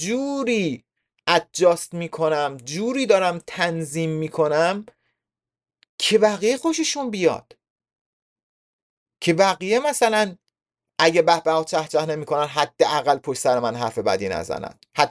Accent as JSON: {"language": "Persian", "country": "Iran", "said": "تو دنیایی بزرگ شدیم، تو زندگی بزرگ شدیم، مثلا ما ایرانی ها"}